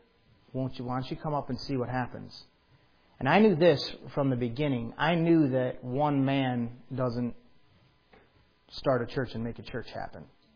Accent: South Lyon, Michigan, United States; there had been a group of people back here in my hometown who had been saying, hey, we want you to come up and start a church. We want you to come up and start a church. You want me to? And I'm like, look, I've been trying to get away from South Lyon my entire life.

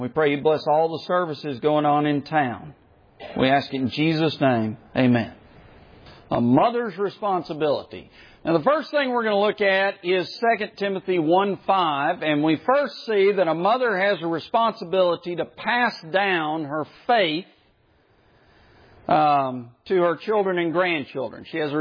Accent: the South, United States; Some people like to pronounce Eunice there, Eunice, but I'm from the South, so it's Eunice.

